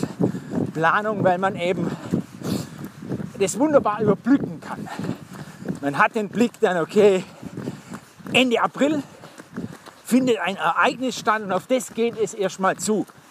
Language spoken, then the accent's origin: German; Blaubeuren, Baden-Württemberg, Germany; Ich komme ursprünglich aus Blaubeuren, Schwäbische Alb, gibt es nur Berge.